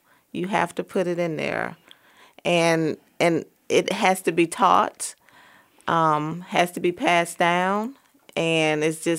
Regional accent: Jacksonville, Florida, United States; Well, I was born and raised here in Jacksonville, and my grandmother was an excellent cook.

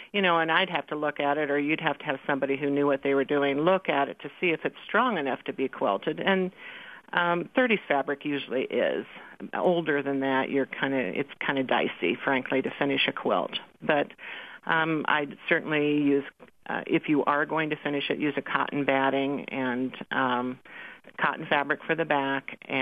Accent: Overbrook, Kansas, United States; when we built a new church in my hometown of Overbrook, Kansas, and my mom went to work there

